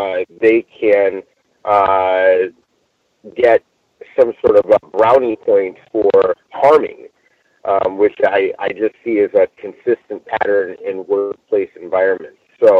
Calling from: Los Angeles, California, United States; I'm calling from Los Angeles. Yeah, I'm in Los Angeles at the moment.

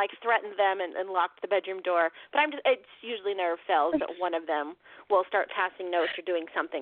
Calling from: California, United States; So I am calling from Southern California.

